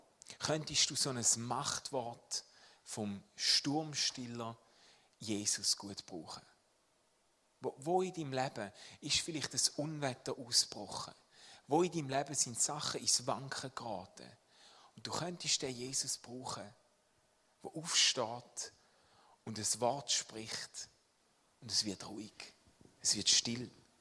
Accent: Switzerland; Wir sind als Schweizer, wir sind ja so Festlandpiraten, oder?

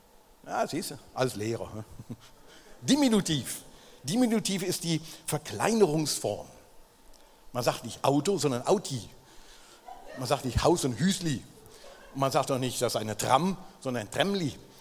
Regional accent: North Rhine-Westphalia, Germany; Ich war vor ein paar Tagen in der Heimat, wo ich aufgewachsen bin. Das ist ungefähr so 30 Kilometer von Köln.

